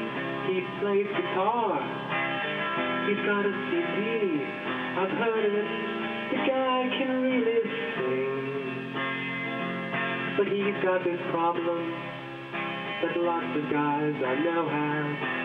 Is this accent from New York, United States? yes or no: no; Massachusetts, United States; I'm from Massachusetts, and I know that accent and the people who have it pretty well.